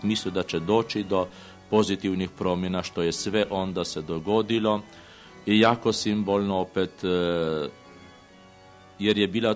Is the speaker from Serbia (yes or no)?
no; Slovenia; Serbian is a second language; tako da je i kod nas u Sloveniji jako poznat i poznat slovenački biskup Anton Martin Slomšek